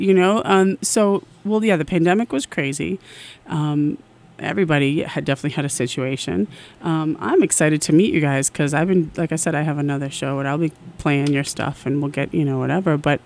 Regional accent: Ipswich, Massachusetts, United States; I grew up in Ipswich, the North Shore girl.

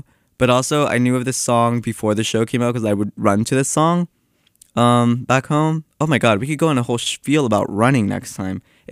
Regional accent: North Carolina, United States; I'm from North Carolina. Specifically, I'm from Eastern North Carolina. It looked like 30, 40 minutes from the beach.

